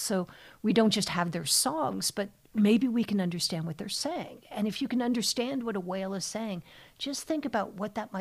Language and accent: English; Belgium; first language French; English is a second language; No, I'm actually Belgian, or at least I was born there. I have both passports. And French was my first language, but I feel like my English is really coming along.